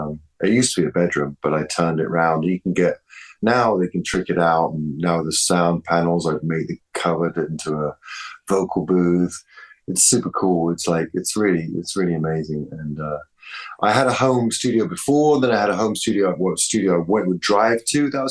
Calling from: California, United States

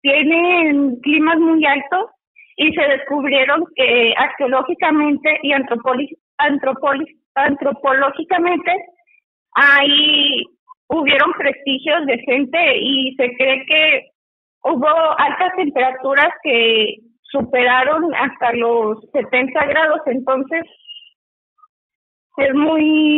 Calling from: Durango, Mexico; les hablo de Durango.

